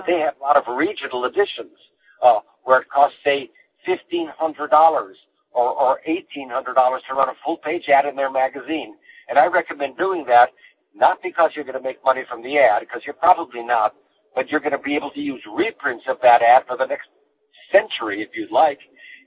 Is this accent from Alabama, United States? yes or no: no; California, United States; I come from Marin County, north of San Francisco, where it costs $12.